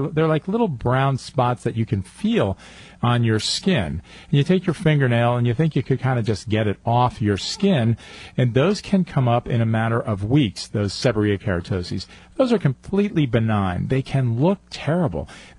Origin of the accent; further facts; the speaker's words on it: New York, United States; When I was a kid growing up near West Point, New York, I went ice skating